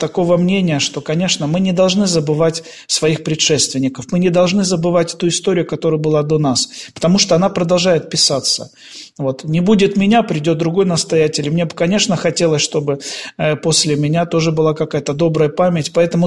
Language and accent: Russian; Far East, Russia; Я сам дальневосточник, практически 20 лет отслужил на Сахалине.